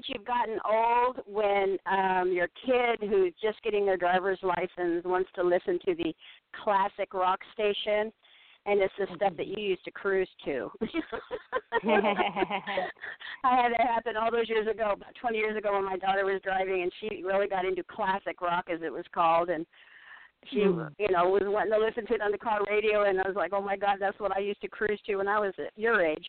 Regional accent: Woodland, California, United States; now in Texas, United States; You might know where I'm originally from then. I grew up in Woodland, just north of Sacramento.

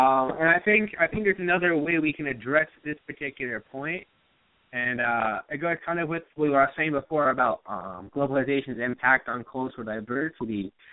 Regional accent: United States; So I tend to answer American, and I definitely see myself as an American.

